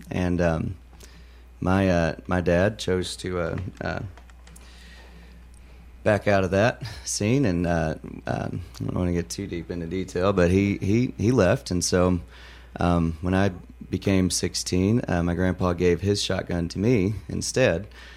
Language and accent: English; Mena, Arkansas, United States; moved away as an adult; also born or lived in Helena; now in Nashville, United States; I was born in Helena over on the opposite side of the state, and spent most of my life in Mena, though, and then graduated high school and moved straight to Nashville.